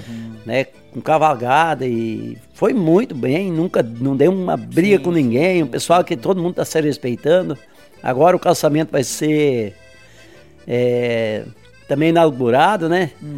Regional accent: Nova Esperança, Paraná, Brazil; born or raised there; also born or lived in Itapejara do Oeste

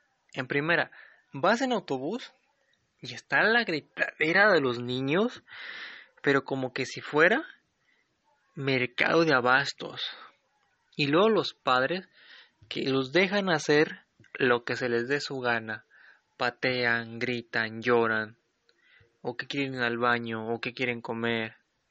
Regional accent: Ameca, Jalisco, Mexico; de mi pueblo natal, que es Ameca, Jalisco, hasta Talpa de Allende.

